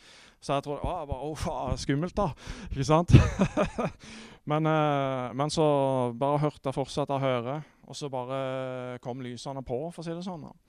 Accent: Vennesla, Agder, Norway; Jeg kommer fra Vennesla forresten

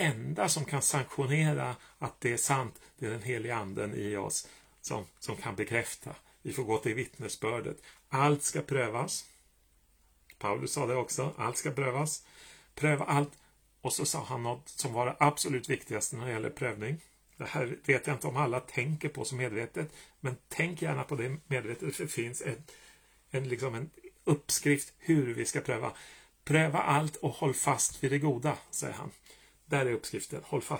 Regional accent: Sweden; now in Norway; Enkelt ord kan ändå bli missförstått här, för så vet jag ju som svensk. Men ni förstår ju ganska gott, det vet jag. Det är många svenskar som bor här också i Norge.

